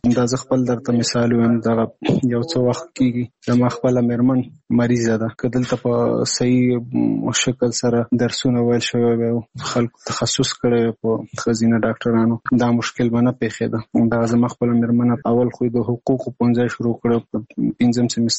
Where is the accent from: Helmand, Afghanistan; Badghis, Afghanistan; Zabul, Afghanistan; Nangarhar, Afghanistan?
Nangarhar, Afghanistan; now in Kabul, Afghanistan; زموږ کور په ننګرهار کې دی، زه په کابل کې یم.